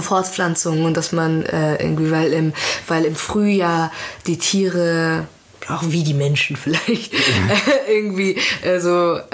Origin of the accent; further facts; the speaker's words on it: Frankfurt, Hesse, Germany; so gerade also im Raum Frankfurt zum Beispiel, wo ich aufgewachsen bin.